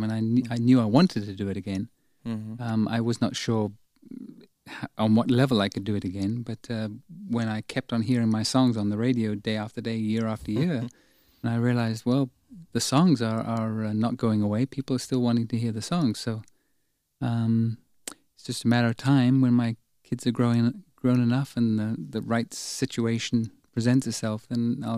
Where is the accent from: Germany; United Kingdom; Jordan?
United Kingdom; England; moved away as an adult; now in California, United States; I mean, I think I still have a lot of English roots, but I do like California. I like the lifestyle in California.